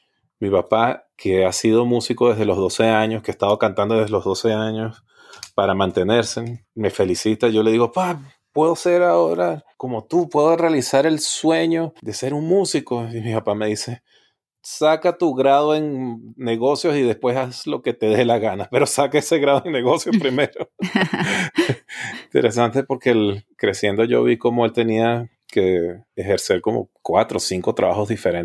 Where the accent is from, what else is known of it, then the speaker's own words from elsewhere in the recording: Caracas, Capital District, Venezuela; Daniela y el mío somos oriundos de Venezuela, originalmente del área de Caracas. Y en Caracas yo tuve la oportunidad de estudiar teoría musical por 12 años.